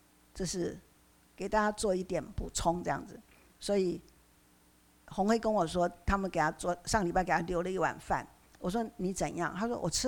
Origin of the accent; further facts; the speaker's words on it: Taiwan; 这个我们台湾话说听到哪里去了